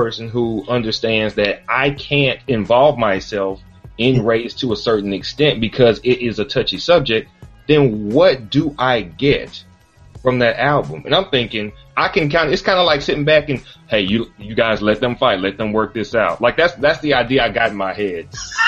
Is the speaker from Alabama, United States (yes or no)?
yes; Birmingham, Alabama, United States; and I'm from Birmingham, Alabama, it's a mostly black city, of course, at least inside the city limits it is, so all black high school